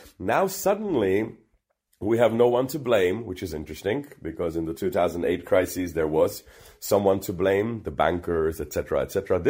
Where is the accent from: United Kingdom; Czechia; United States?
Czechia; I've always been optimist, but then again, I grew up in Czech Republic where everybody's a pessimist